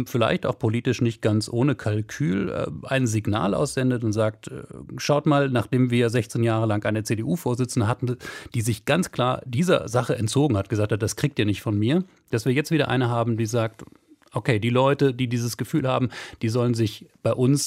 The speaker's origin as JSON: {"language": "German", "region": "Northern Germany", "country": "Germany", "said": "wenn ich das mal als Norddeutscher sagen darf"}